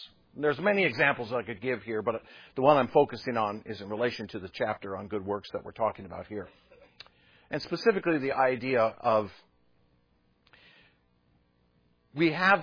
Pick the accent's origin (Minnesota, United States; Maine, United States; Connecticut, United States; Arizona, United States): Minnesota, United States; I grew up in Minnesota, the land of 9 months of winter and 3 months of road repair.